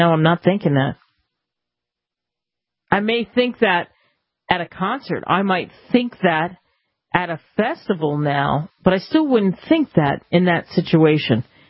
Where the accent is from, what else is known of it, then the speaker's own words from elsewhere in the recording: East Coast, United States; And I grew up on the East Coast and live in other places